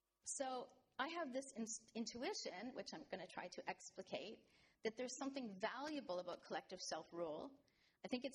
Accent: Canada; So I'm a Canadian by origin and also by citizenship.

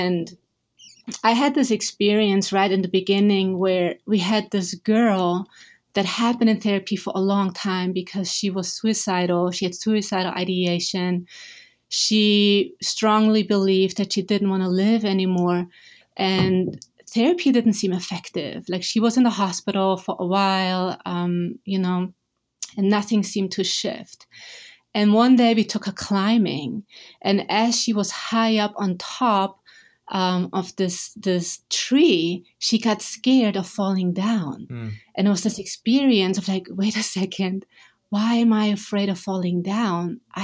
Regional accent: Augsburg, Bavaria, Germany; I'm from Germany, from a city called Augsburg. It's in southern Germany. It's 2,000 years old. It's absolutely beautiful with lots of history. You can still see remainders from the Roman time and just absolutely beautiful.

